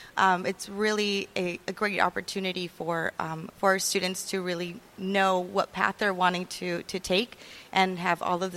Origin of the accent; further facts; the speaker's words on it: San Diego, California, United States; So I was born and raised in San Diego.